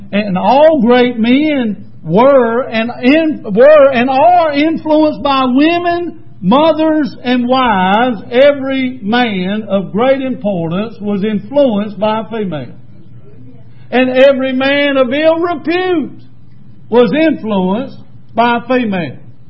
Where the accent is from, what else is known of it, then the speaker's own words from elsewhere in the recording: Lancaster, South Carolina, United States; I grew up on the south side of Lancaster. I had to come all the way to Rock Hill to find one.